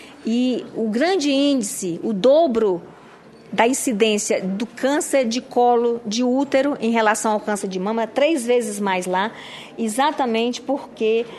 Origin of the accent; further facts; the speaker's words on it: Roraima, Brazil; sou do estado de Roraima